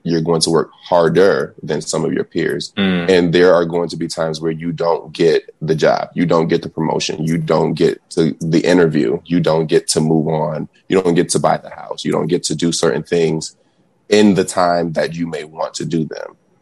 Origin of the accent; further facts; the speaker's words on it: United States; being a Black male, especially growing up in America, it has its moments